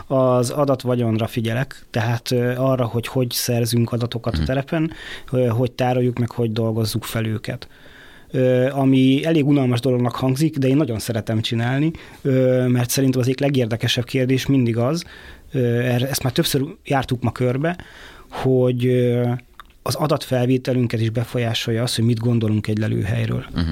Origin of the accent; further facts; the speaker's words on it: Miskolc, Borsod-Abaúj-Zemplén, Hungary; Ugye én miskolci vagyok, és ott a vasgyárban aztán amíg az egészet le nem számolták, ott aztán termelték a fémet